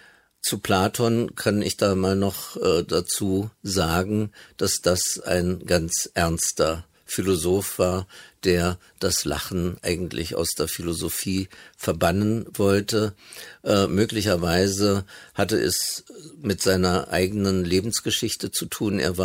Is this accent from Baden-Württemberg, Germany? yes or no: no; Berlin, Germany; Also so in der Nachkriegszeit gab es in Berlin, wo ich aufgewachsen bin, in West-Berlin